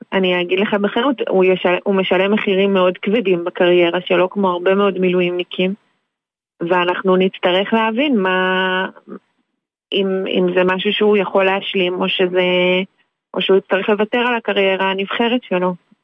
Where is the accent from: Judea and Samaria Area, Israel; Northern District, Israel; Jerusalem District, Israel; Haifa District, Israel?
Jerusalem District, Israel; Jerusalem; אנחנו מירושלים